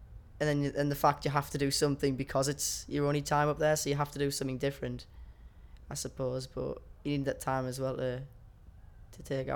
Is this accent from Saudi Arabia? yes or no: no; Hartlepool, North East England, United Kingdom; I'm 18 and I'm from Hartlepool.